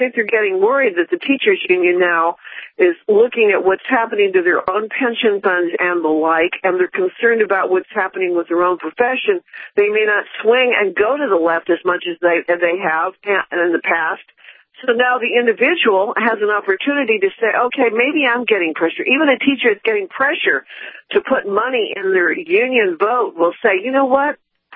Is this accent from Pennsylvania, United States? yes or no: no; Texas, United States; About Fort Hood? Yeah, absolutely, because I'm a Texan.